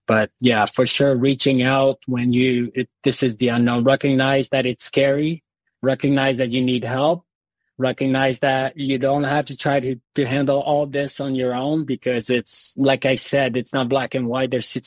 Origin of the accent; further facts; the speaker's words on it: Canada; accent: French Canadian; also born or lived in Europe; So, yes, I'm from Canada. I'm French Canadian. So, you know, and the listeners can tell with my accent, I'm sure. I've lived in Europe. I've traveled quite a bit for work. And then I eventually was able to settle here.